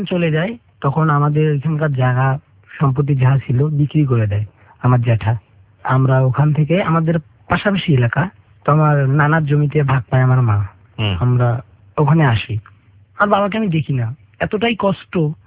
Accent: Rangpur, Rangpur Division, Bangladesh; আমি রংপুর থেকে আসছি।

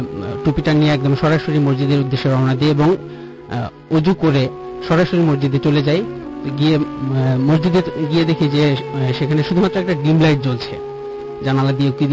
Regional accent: Kamalapur, Dhaka Division, Bangladesh; আমি এসেছি কমলাপুর থেকে।

